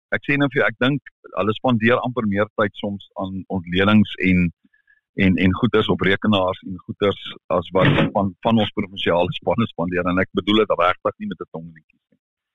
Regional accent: Paarl, Western Cape, South Africa; ons is al twee van die Parel. So ons is saam hier, saam in ons dorp

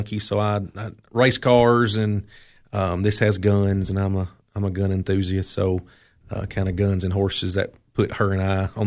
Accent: United States; You know, it's simple. You know, I love the slow pace of White County. I wouldn't want to live anywhere else.

